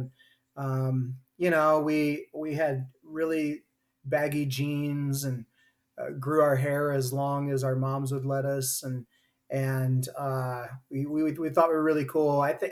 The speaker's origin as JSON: {"language": "English", "town": "Jackson", "region": "Missouri", "country": "United States", "tie": "born or raised there", "said": "Yeah, I grew up in Jackson, Missouri. So very rural."}